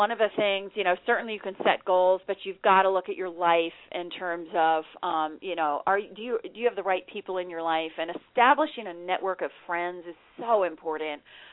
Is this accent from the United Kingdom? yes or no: no; Florida, United States; But, no, I grew up in Florida, and I was a swimmer, and I was an All-American swimmer in high school just on a relay